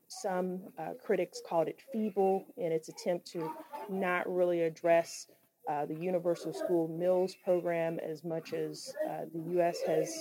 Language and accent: English; Oklahoma, United States; even from my home state of Oklahoma